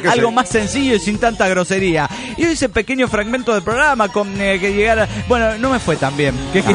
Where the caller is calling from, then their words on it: Guarenas, Miranda, Venezuela; soy la llave de Guarena, Venezuela.